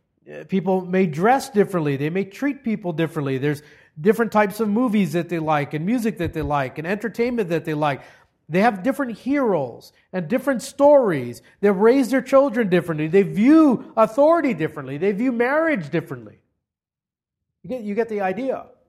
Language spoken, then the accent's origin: English; Hawaii, United States; Growing up in Hawaii, I grew up in a cultural melting pot. Immigrants from all over the world, and many of them kept their cultural practices, and those practices became a norm.